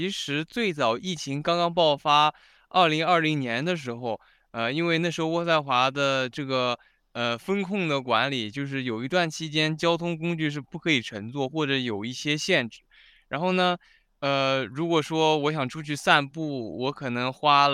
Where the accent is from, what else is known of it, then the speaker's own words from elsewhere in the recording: Shanghai, China; now in Ottawa, Canada; 我是来自于上海的一个留学生，然后来渥太华也挺久了，是毕业于渥太华大学的学生